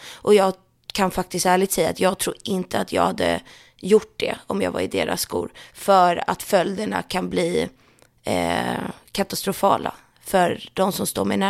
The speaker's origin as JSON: {"language": "Swedish", "country": "Sweden", "lives_now": "North America", "said": "för det är många svenskar som pratar om det här hemma i Sverige, här borta i Nordamerika."}